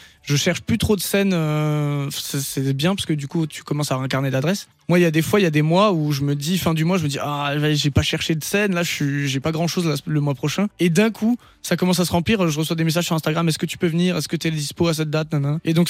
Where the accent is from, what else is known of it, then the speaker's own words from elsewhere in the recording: Berwiller, Grand Est, France; Je l'ai passée à Berwiller. Je ne sais pas si tu connais, peut-être pas. Petite bourgade. C'est vraiment un petit village où j'ai grandi. Et après, je suis parti sur Guebwiller